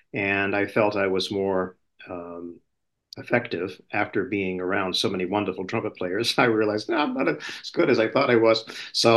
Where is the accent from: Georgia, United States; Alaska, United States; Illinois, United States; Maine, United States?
Maine, United States; Gardiner; And I grew up in Maine. The state of Maine, Central Maine, Gardner Area High School.